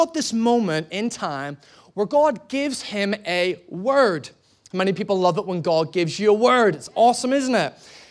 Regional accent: Ireland; I'm Irish, I'm from Ireland, and I'm lost.

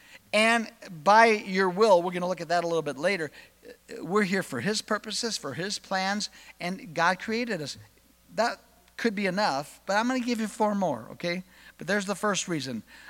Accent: California, United States; because I was raised in California, I had Jehovah's Witness friends who told me it was blasphemous to worship Jesus.

